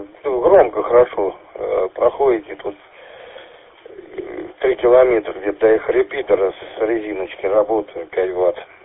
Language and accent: Russian; Myski, Kemerovo Oblast, Russia; born there; Знаю, Анжеро Суздаль, я родился там в Мысках, так что так немножко в курсах.